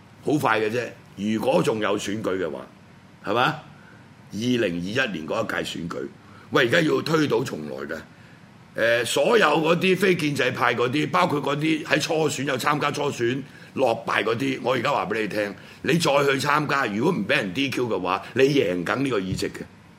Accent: Hong Kong; 我哋香港人選出嚟嘅

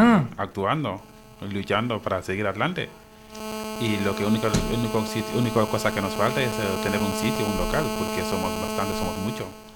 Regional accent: Senegal; Spanish is a second language; Porque también somos de Senegal. Porque también somos Senegal.

